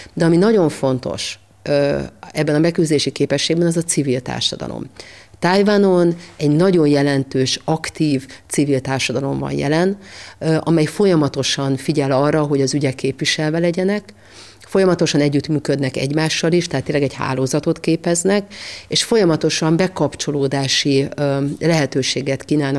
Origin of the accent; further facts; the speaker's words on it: Hungary; én is magyarként voltam jelen a tájvaniak életében